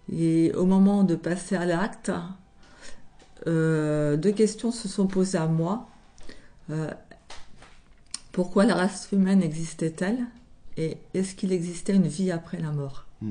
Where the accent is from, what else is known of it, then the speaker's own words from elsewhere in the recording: Île-de-France, France; je suis originaire du Val d'Oise.